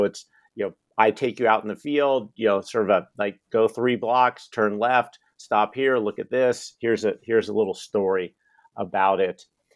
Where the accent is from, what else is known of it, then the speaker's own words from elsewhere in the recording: Washington, United States; But growing up on Puget Sound, for those of you who aren't familiar with Puget Sound, it's that body of water that is between the Olympic Mountains and the Cascade Mountains in Western Washington